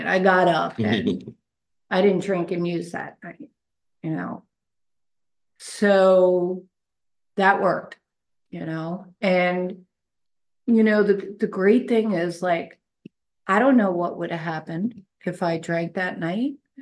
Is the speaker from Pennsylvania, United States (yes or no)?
no; New York, United States; I grew up in New York